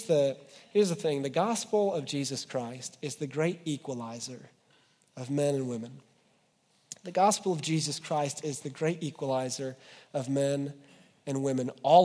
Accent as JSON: {"language": "English", "region": "Ohio", "country": "United States", "tie": "born or raised there", "said": "Guys, I grew up in the Midwest. I grew up in Western Ohio on a creek in the, with the woods and the farms, right?"}